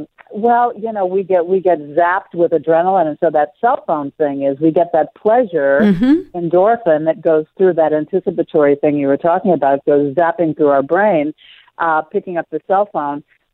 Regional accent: St. Louis, Missouri, United States; to talk about growing up in Jim Crow, St. Louis

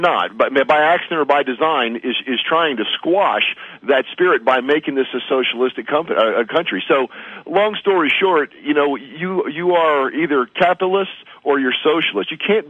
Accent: United States; And I'm an American with a capital A. I believe in this country.

